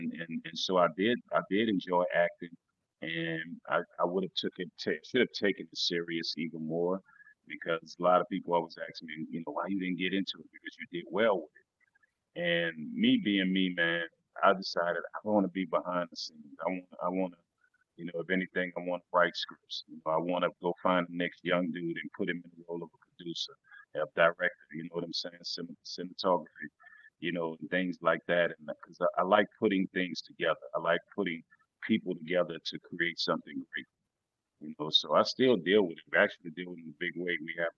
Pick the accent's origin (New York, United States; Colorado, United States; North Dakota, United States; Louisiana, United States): Louisiana, United States; New Orleans; accent: down south dialect; For me, it was even harder than most artists that from New Orleans, because I'm from New Orleans, but I started rapping on the East Coast when I was in the military.